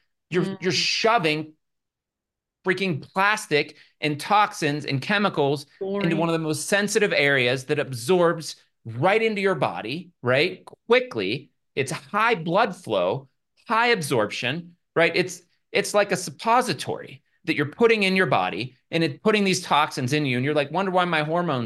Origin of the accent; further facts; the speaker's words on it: Pittsburgh, Pennsylvania, United States; Slippy is a Pittsburgh word. I'm from Pittsburgh. I pronounce a lot of things wrong because that's how I was taught. That was my environment.